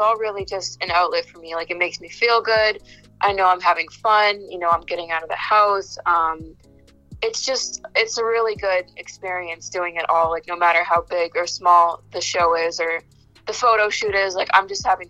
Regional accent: Medford, Massachusetts, United States; I'm from Medford, Massachusetts. It's a small town right outside of Boston.

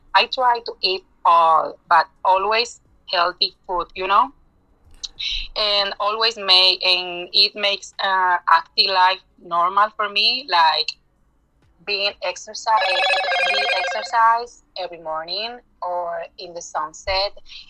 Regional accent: Dominican Republic; But, you know, we are natural positive people, so we are from the Caribbean.

